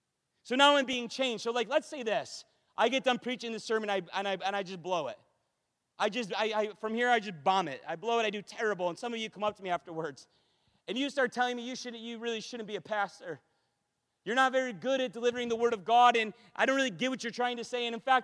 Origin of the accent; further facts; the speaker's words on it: United States; and I'm American. So, of course, being an American means I'm a Christian.